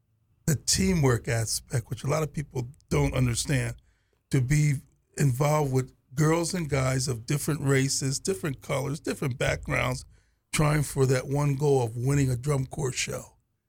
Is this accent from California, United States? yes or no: no; York, Pennsylvania, United States; I'm born from York, Pennsylvania, Amish country.